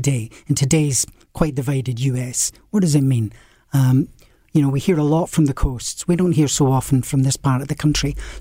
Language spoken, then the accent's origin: English; Bridge of Allan, Scotland, United Kingdom; now in London, United Kingdom; A place called Bridge of Allen near Stirling, the old ancient capital of Scotland, right in the middle, right